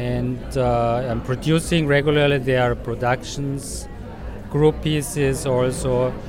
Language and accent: English; Munich, Bavaria, Germany; English is a second language; I'm from Germany, from Munich. Mm-hmm. I worked there as a dancer and choreographer since 25 years.